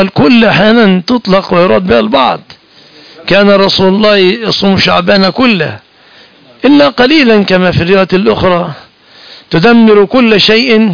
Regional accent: Egypt; في بلادنا مصر

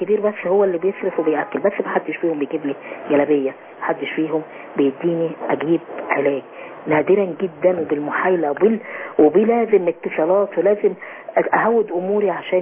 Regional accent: Jordan; born there; حصل ان قدر ربنا ان انا من مواليد الاردن

